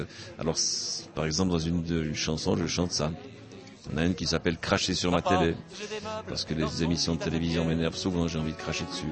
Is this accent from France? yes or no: no; Switzerland; l'habitude quand je voyage et que je dis je suis suisse